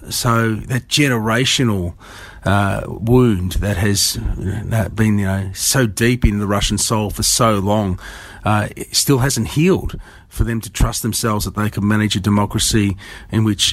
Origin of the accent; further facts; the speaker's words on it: Australia; as an Australian